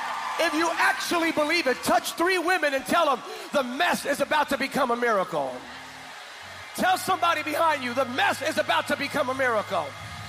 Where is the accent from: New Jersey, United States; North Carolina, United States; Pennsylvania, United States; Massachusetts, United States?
Pennsylvania, United States; Bethlehem; I attended Assembly of God Church in Allentown, Pennsylvania. I'm from Bethlehem, Pennsylvania. That's why I have a messianic complex.